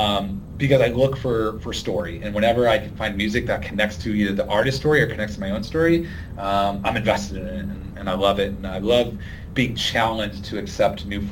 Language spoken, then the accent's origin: English; United States; it was never a question of being an American, would I be welcome?